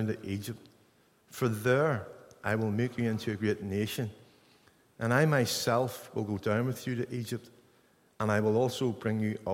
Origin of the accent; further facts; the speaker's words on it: Ireland; I'm from Ireland, so I will try to slow down